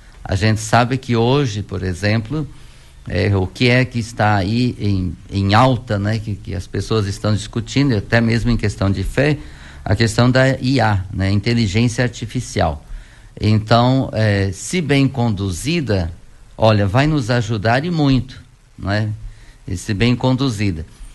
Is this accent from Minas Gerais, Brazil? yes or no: no; Seberi, Rio Grande do Sul, Brazil; De Seberi, isso mesmo.